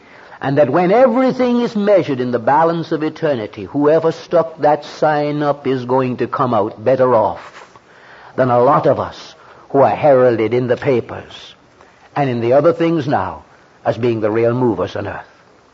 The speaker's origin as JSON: {"language": "English", "country": "Jamaica", "said": "I'm from Jamaica in the West Indies"}